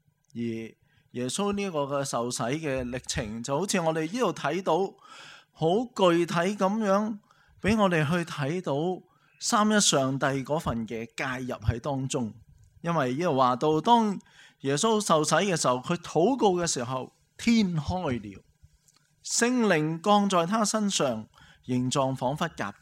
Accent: Hong Kong; 我们香港人对于香港人的认同感是最高的

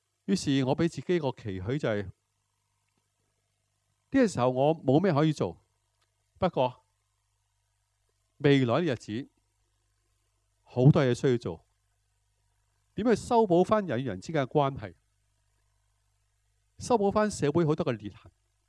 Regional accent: Hong Kong; 我在香港成长，我叫香港最黄金的八十年代，香港人其实一向是很善良很和平

